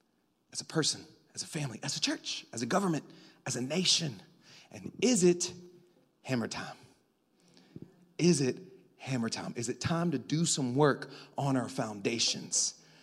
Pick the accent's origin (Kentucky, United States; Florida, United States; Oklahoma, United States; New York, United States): Florida, United States; But I'm from Florida where we get storms like this.